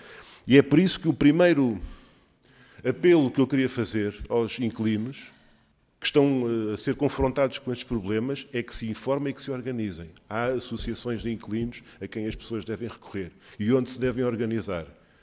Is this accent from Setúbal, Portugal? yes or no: yes; Almada, Setúbal, Portugal; sou de Almada, sou eleito pelo Distrito de Setúbal